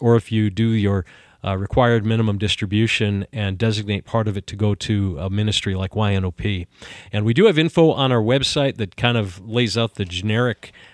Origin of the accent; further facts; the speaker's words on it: United States; accent: American English; because for someone growing up on American English, listening to the Bible in Pidgin English was really a unique experience